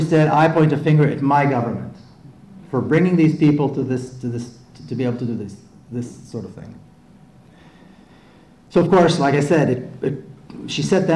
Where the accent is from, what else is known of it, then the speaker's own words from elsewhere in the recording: Jerusalem, Jerusalem District, Israel; I was born and raised in Jerusalem. It's a mixed city. It's a united city, as we all know. But it's a completely segregated city, too. Completely racist city. So as an Israeli, I never met Palestinians.